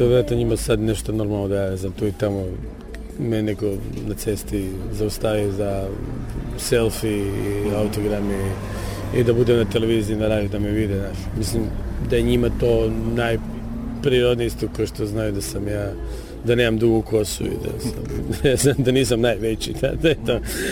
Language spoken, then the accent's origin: Croatian; Germany; Ja sam odrastao u Njemačkoj, moj kao gastarbajtersko dijete